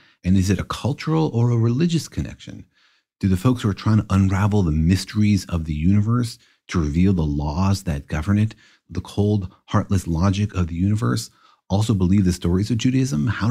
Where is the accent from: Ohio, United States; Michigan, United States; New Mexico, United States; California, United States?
New Mexico, United States; Los Alamos; when I was growing up in Los Alamos, you know, physics was in the air.